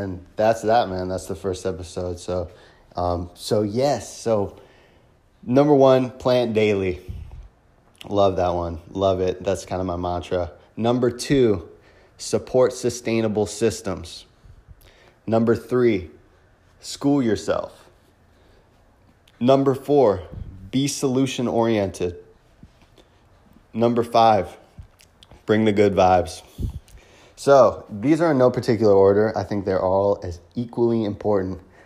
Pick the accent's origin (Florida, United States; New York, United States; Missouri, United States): Florida, United States; Palm Beach Gardens; So ever since I returned back to my hometown, Palm Beach Gardens, Florida, in 2016 from my travels, I decided to start an edible landscaping company.